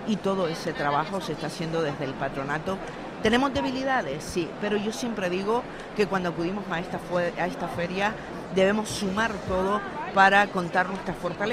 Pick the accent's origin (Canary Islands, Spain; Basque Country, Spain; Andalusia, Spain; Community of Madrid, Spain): Canary Islands, Spain; cómo somos los majoreros